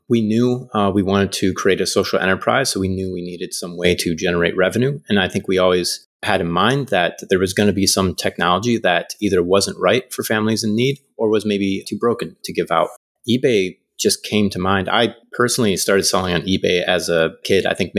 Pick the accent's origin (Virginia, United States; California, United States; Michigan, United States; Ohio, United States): Michigan, United States; now in Colorado, United States; And I originally grew up just outside of Detroit and had an entrepreneurial spirit from a younger age